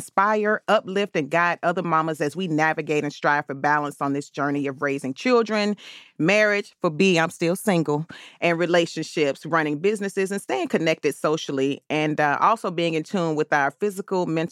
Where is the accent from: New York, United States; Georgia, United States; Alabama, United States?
Georgia, United States; Atlanta; so although I was born and raised in Southwest Atlanta, we took the bus to the north side of town